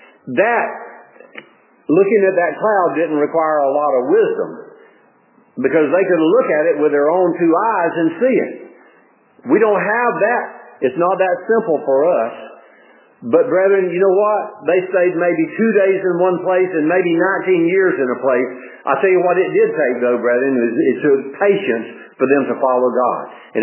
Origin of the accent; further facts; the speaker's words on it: Georgia, United States; so naturally I was from Ware and pretty well received there